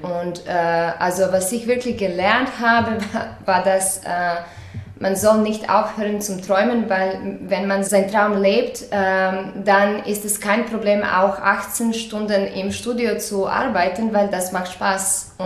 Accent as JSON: {"language": "German", "country": "Croatia", "said": "Ich komme aus Kroatien, ich bin 33"}